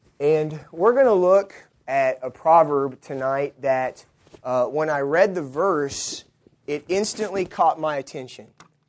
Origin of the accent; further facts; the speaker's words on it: West Covina, California, United States; Growing up in West Covina, California, I spent my entire life pretty much from the age of about 4 months till 18 years old living in the same apartment complex.